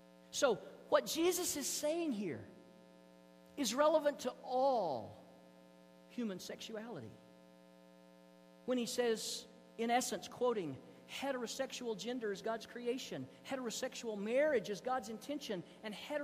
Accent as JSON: {"language": "English", "region": "the South", "country": "United States", "tie": "born or raised there", "said": "I grew up in the South in the 70s as a teenager."}